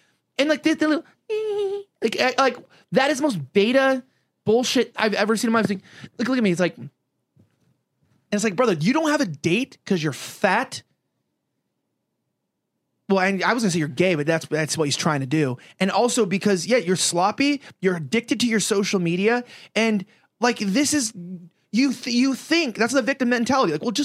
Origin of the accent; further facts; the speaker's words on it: Los Angeles, California, United States; I was born and raised in LA. I moved here from Hollywood, which is close to West Hollywood, which is Boys Town.